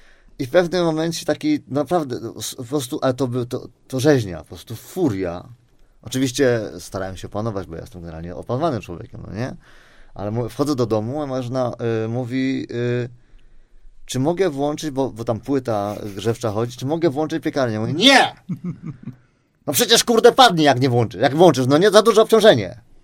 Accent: Lesser Poland, Poland; ja jestem góralem z pochodzenia

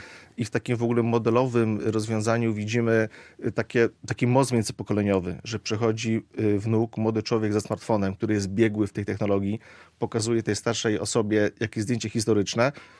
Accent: Katowice, Silesian Voivodeship, Poland; ale także ja jestem z Katowic, więc Kluski Śląskie to jest coś bardzo blisko mego serca.

